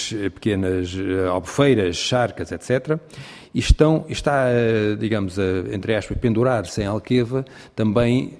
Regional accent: Portugal; nós não somos portugueses

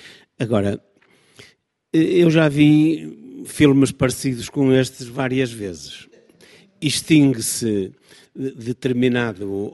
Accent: Guimarães, Braga, Portugal; porque sou de Guimarães

